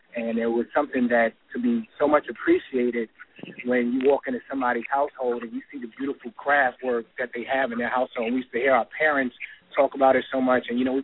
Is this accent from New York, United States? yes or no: yes; Harlem, New York, United States; now in Philadelphia, United States; And I'm calling from Philadelphia, but I was raised with his son in Harlem.